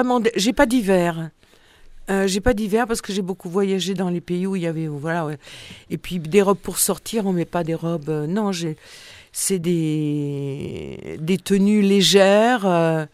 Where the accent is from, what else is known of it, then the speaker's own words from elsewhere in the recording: Paris, Île-de-France, France; Étant montmartroise, je connais bien, je suis née à Montmartre